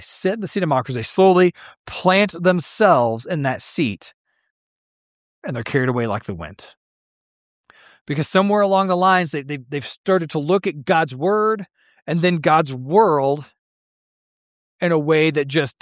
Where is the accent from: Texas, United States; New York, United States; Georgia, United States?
Texas, United States; Growing up in West Texas, if you see a tree, somebody wanted that tree there. Trees don't just happen in West Texas.